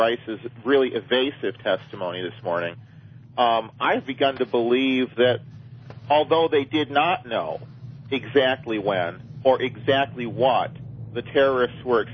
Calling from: Elgin, Illinois, United States; from Elgin, Illinois.

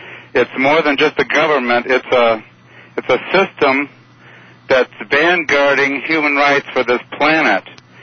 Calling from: Michigan, United States; Yeah, this is … from Michigan.

